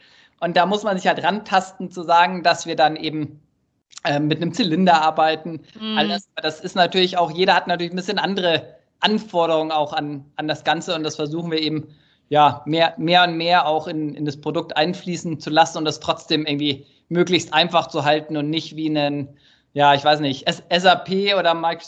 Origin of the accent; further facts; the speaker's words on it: Munich, Bavaria, Germany; Ja, ich komme ursprünglich aus München, man hört es mir irgendwie nicht